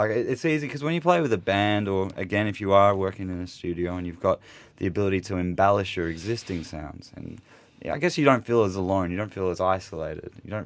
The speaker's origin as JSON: {"language": "English", "country": "Australia", "said": "I'm from Australia, and I had toured a bit in Australia."}